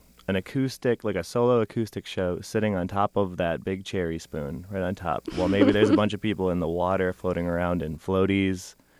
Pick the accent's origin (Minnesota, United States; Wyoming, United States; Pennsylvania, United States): Minnesota, United States; Minneapolis; I'm from Minneapolis, and I guess Minneapolis is known for all the lakes, all the water.